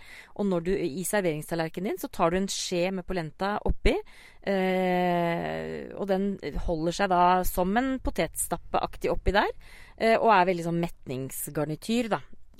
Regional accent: Konnerud, Buskerud, Norway; for linser ikke noe jeg har vokst opp med på Konnerud

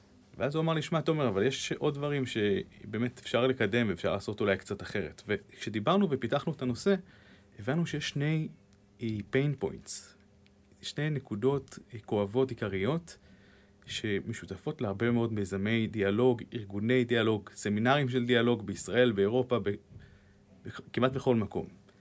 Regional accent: Jerusalem, Jerusalem District, Israel; אני גדלתי בירושלים... הייתי ילד באזור גיל בין 7-10 בתקופה של האינתיפאדה השנייה

